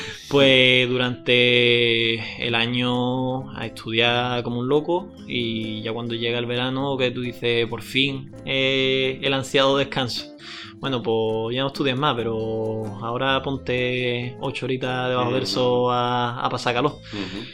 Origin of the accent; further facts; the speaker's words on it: Algeciras, Andalusia, Spain; Y seguramente lo lleve para mi tierra. Algo relacionado con Algeciras, el campo de Gibraltar, lo que se pueda.